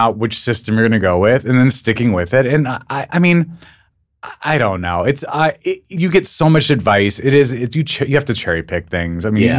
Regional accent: Albuquerque, New Mexico, United States; you know, this state that I was born in.

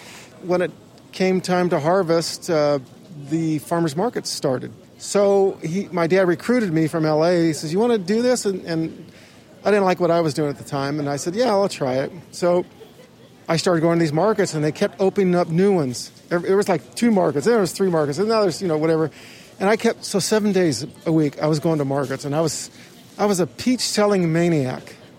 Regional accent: Silver Lake, California, United States; Okay, well, actually, I grew up in Silver Lake. My father was a butcher, had businesses and everything.

